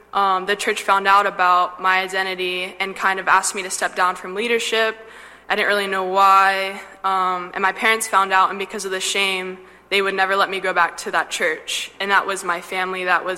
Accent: Virginia Beach, Virginia, United States; I'm from Virginia Beach, Virginia. And I didn't grow up in the church.

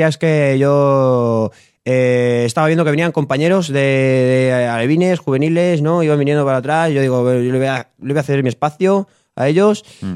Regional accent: Castile, Spain; Yo soy de un pueblo de Castilla, de la meseta, del interior de la península, ¿vale? Ahí era donde yo me crié, ahí era donde yo empecé a jugar fútbol, a pegar mis primeras patadas.

